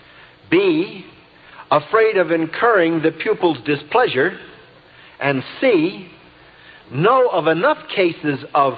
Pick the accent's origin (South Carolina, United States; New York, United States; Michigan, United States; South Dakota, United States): New York, United States; Brooklyn; I'm a product of the ghetto myself. I was born and raised in the Bedford-Stuyvesant ghetto of Brooklyn.